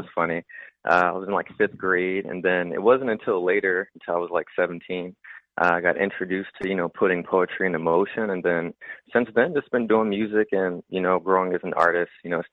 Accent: Chester, Pennsylvania, United States; from Chester, PA, the Keystone State.

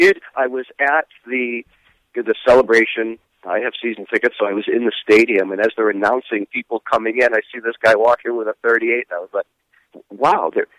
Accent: East Coast, United States; Okay, well, growing up on the East Coast, my parents separated and divorced as a little kid.

